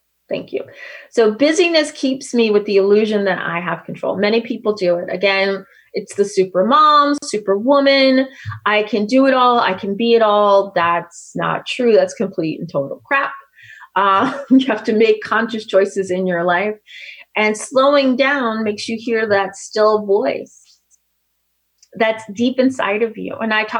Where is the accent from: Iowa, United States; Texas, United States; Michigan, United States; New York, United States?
New York, United States; And once I moved here, I learned that my ways as a New Yorker really just didn't fit.